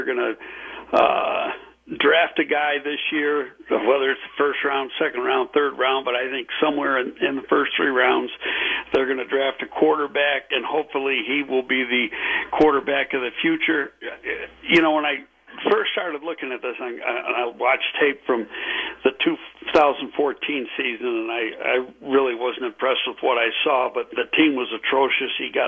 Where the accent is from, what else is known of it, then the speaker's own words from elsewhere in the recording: Buffalo, New York, United States; You know, I'm from Buffalo.